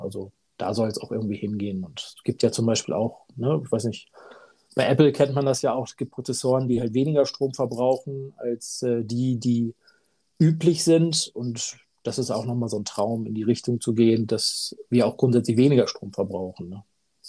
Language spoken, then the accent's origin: German; Glückstadt, Schleswig-Holstein, Germany; ich komme ja aus Glückstadt, das ist so bei Hamburg